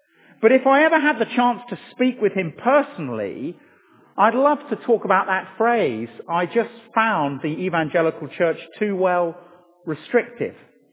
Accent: England, United Kingdom; as an Englishman

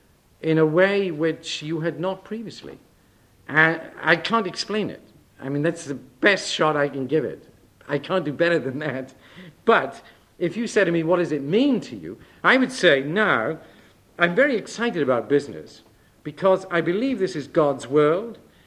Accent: Wales, United Kingdom; I'm a Welshman as well, and I'm very human, and I just love a fight sometimes.

